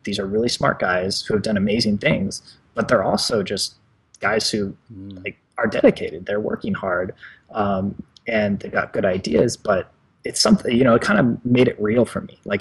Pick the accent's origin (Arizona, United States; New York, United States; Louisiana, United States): Arizona, United States; moved away; also born or lived in Portland; You know, I grew up in Arizona and went to school in Arizona and then like moved to Portland.